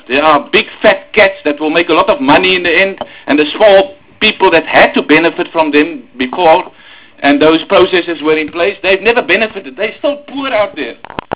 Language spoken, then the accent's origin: English; South Africa; I'm a South African citizen just like anybody else.